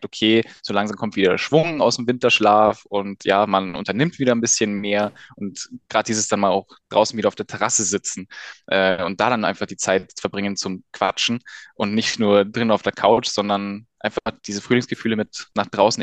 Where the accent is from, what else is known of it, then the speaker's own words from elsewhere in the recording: Bavaria, Germany; ich komme aus Oberbayern. Ja, so redest du aber nicht.